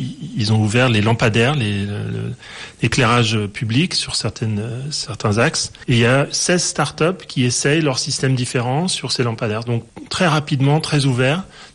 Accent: Paris, Île-de-France, France; moi je suis parisien, marié à une Danoise.

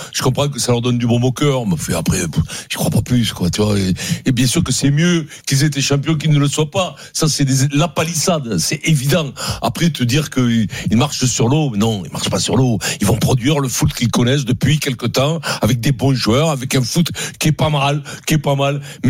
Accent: Paris, Île-de-France, France; pas parce que je suis français, pas parce que je suis parisien

